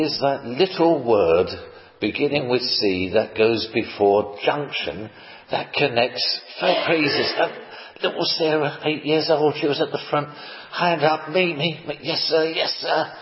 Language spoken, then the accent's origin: English; Dulwich, London, United Kingdom; born there; I was born in Dulwich, a wonderful place in South London.